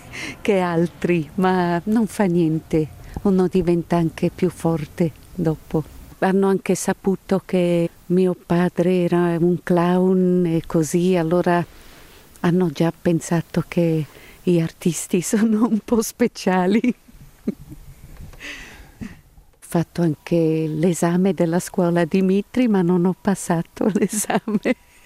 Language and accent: Italian; Ticino, Switzerland; Siamo anche cresciuti nelle Cento Valli, proprio vicino alla frontiera con l'Italia, dove non c'è nessuno, proprio né vicini né niente.